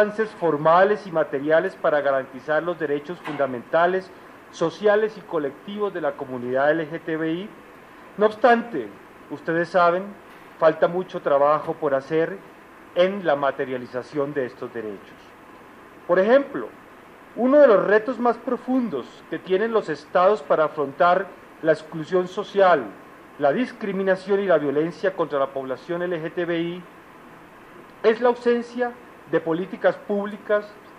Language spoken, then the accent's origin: Spanish; Colombia; debemos asumir todos como colombianos